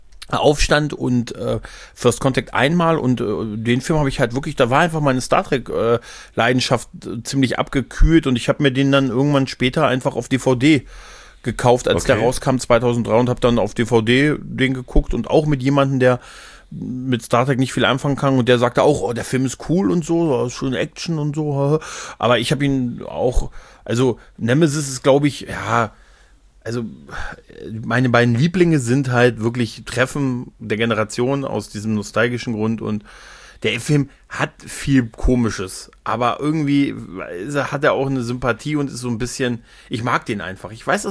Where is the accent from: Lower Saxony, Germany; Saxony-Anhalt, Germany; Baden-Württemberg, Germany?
Lower Saxony, Germany; Niedersachsen.